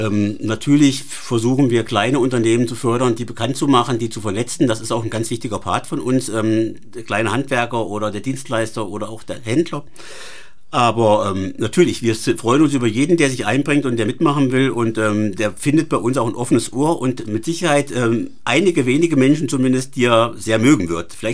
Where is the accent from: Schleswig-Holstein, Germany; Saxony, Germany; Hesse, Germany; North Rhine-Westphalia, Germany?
Hesse, Germany; Nordhessen ist meine Heimat. Ich lebe äußerst gerne in Nordhessen und bin auch sehr, sehr dankbar, dass ich in Nordhessen leben darf.